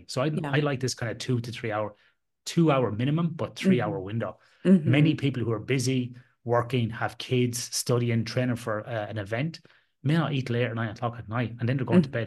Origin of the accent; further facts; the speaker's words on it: Ireland; I had enough cold growing up in Ireland